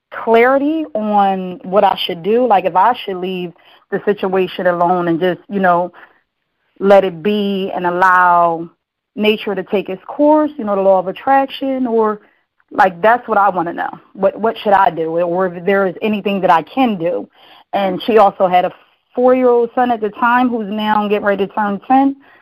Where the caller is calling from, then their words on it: Smyrna, Delaware, United States; I am calling from Smyrna, Delaware.